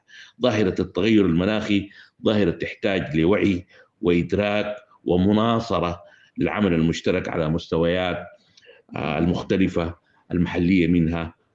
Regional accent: Sudan; وقضايا تهم بلادنا السودان

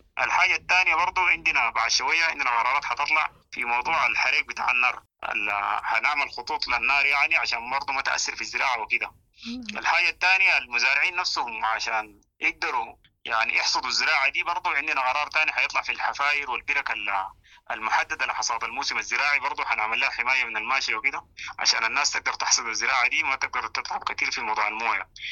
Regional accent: Sudan; يعني ما باسمنا نحن كدولة سودانية

